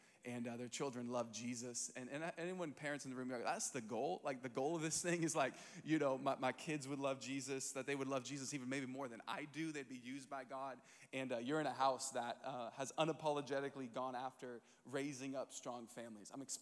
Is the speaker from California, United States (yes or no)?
yes; San Diego, California, United States; I'm from San Diego, California, the land of Shamu.